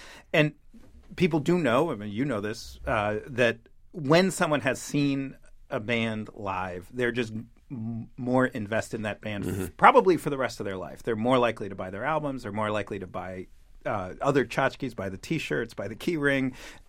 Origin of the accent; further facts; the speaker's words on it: New York City, New York, United States; So I grew up here in New York City. I used to go to concerts at Madison Square Garden